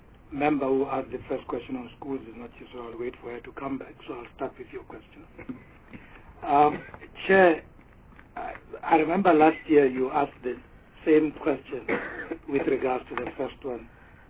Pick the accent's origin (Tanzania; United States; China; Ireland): Tanzania; and I come from Tanzania